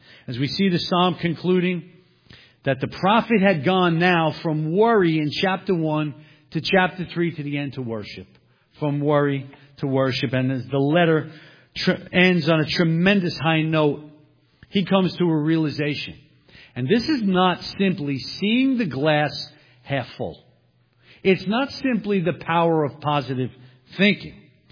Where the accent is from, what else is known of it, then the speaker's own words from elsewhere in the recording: Brooklyn, New York, United States; I'm originally from Brooklyn.